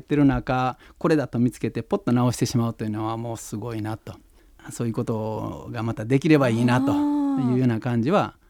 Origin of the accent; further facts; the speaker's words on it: Katsuura, Tokushima, Japan; 私は徳島県勝浦町生稲村の生まれということです。私はまあ田舎で育ったわけですけど、はい、まあ、親が戦後徳島に帰って生まれたわけで、その意味ではまさに団塊の世代の子ではあるんですけどね。田舎育ちですから、